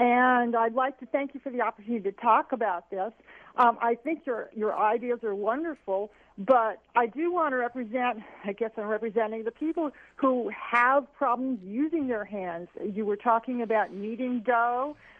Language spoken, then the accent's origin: English; Los Angeles, California, United States; now in Johnson City, United States; Johnson City is not New York or Los Angeles. I'm from Los Angeles, where you could walk into a bakery and get artisan breads or challah